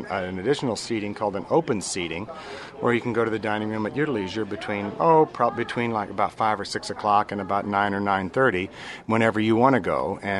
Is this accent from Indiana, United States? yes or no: no; Orlando, Florida, United States; I'm from Orlando.